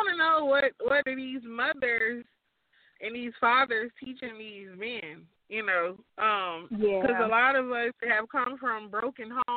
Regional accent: Atlanta, Georgia, United States; because I'm from Atlanta. So it was in Atlanta.

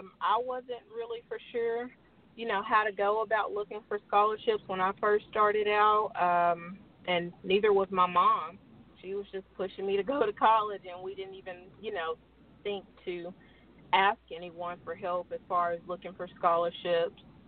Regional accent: Chicago, Illinois, United States; Growing up in Chicago, my parents, she explained to me that life was, you know, really difficult for them. And it still is difficult in Chicago. Majority of my family is still there.

